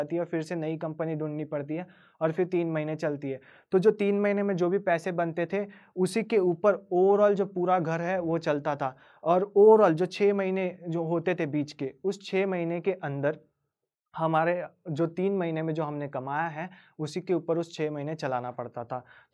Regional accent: Bhaler, Maharashtra, India; मेरे डैड ने डिसाइड किया कि वो शिफ्ट होंगे नंदुरबार को। महाराष्ट्र में एक छोटा सा सिटी है, वहीं से 11 किलोमीटर्स पे मेरा गाँव है, मैं भालेर गाँव से हूँ। तो वहीं पर मेरा विलेज था

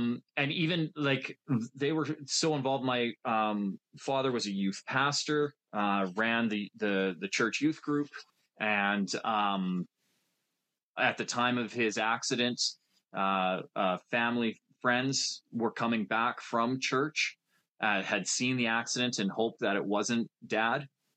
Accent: High River, Alberta, Canada; where I grew up in High River, it used to be a staging ground, an airfield for the battle in the Pacific.

